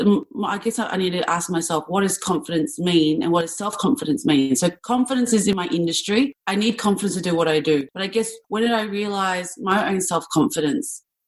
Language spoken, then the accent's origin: English; Australia; I am Vietnamese Australian. My mother came to Australia by boat after the Vietnam War. So born and bred here in Australia.